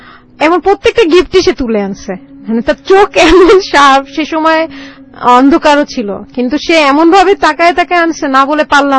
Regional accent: Barishal, Barishal Division, Bangladesh; ওই সময় আমার মা বরিশালে গিয়েছিলেন, তারপর আমার দেশের বাড়ি বরিশাল।

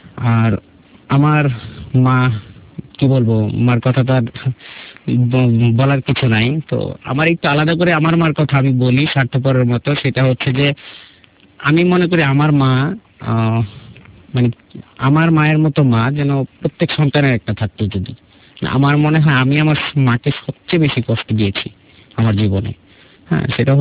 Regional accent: Chandpur, Chittagong Division, Bangladesh; born there; আমি আসলে জন্মগ্রহণ করেছিলাম আমার নানু বাড়িতে চাঁদপুরে।

